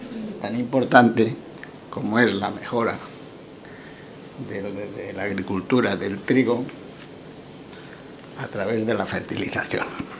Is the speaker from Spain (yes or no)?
yes; Valladolid, Castile and León, Spain; born there; Reconozco que tengo debilidad por Valladolid. Yo nací en Valladolid. Estudié la carrera de Derecho